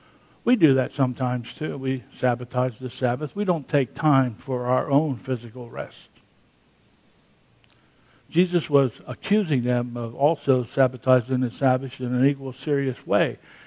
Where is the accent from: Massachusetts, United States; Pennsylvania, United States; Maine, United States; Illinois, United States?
Pennsylvania, United States; Now, as a child growing up in Pennsylvania, we had blue laws in Pennsylvania.